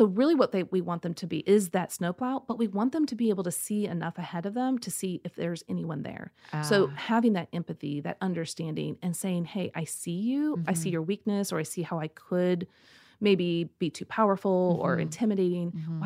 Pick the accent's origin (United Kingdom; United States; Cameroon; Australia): United States; Midwest; So I grew up in the Midwest, and we have like, it could be a foot of snow.